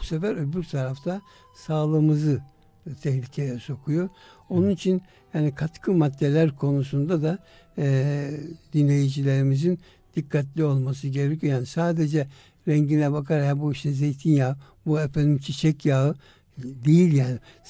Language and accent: Turkish; Antalya, Turkey; biz Antalyalıyız ve Akdeniz mutfağına sahibiz.